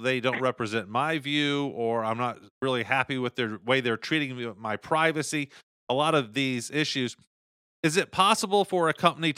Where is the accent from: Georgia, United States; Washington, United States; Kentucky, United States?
Georgia, United States; Atlanta; I grew up here in Atlanta, and we all knew in the 70s that Atlanta was a Democratic company